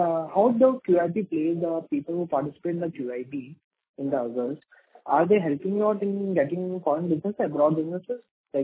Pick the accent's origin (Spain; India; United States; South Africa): India; Northeast India; So we come from Northeast. So we are presently at Guwahati as well. There is a lot of opportunity in Northeast, right?